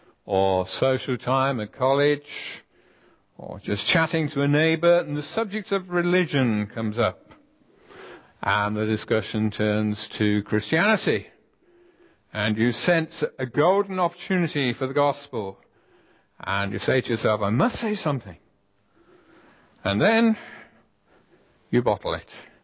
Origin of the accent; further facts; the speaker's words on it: United Kingdom; We can talk animatedly, being British.